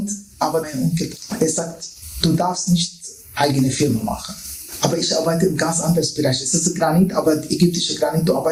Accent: Damascus, Damascus Governorate, Syria; Ich komme aus Syrien und ich bin in Damaskus geboren.

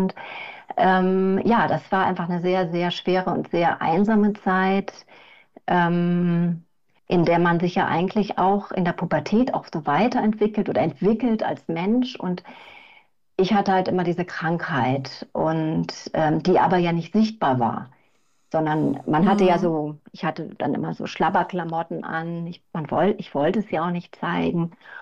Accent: Bonn, North Rhine-Westphalia, Germany; ich komme aus Bonn. Ich wohne jetzt auch in Bonn. Ich habe auch an vielen anderen Orten auf der ganzen Welt auch gewohnt.

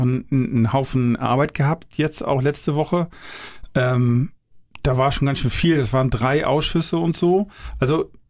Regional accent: Ostrohe, Schleswig-Holstein, Germany; am nächsten Tag ging bei uns in meinem Heimatdorf rum, ich sag nie welches Heimatdorf, aber es ist Ostrohe

